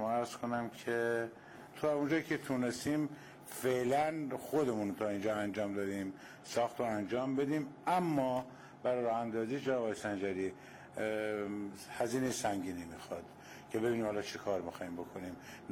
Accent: Andimeshk, Khuzestan, Iran

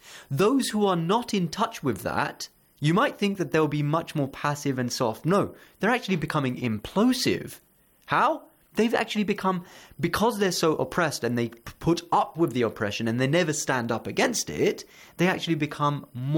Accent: India; I'm originally from India as well, and it's a very, very common.

